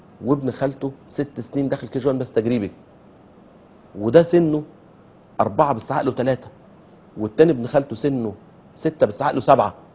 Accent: Egypt; ده تعليم، نوع تعليم معين تحت اشراف الازهر الشريف عندنا في مصر، تعليم ديني يعني.

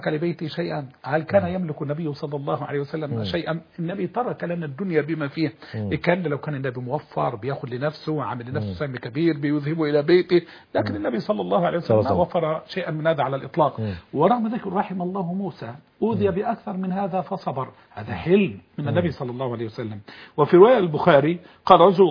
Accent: Egypt; ما فيش مطب واحد زي عندنا في مصر

